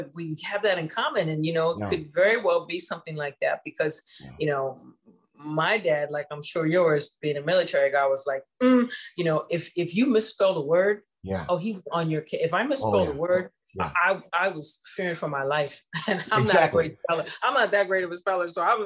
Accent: Ohio, United States; We grew up on … I'm from Ohio.

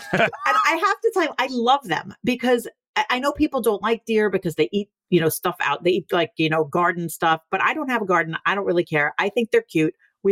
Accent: Staten Island, New York, United States; since we're talking about deer and since we're both from Staten Island

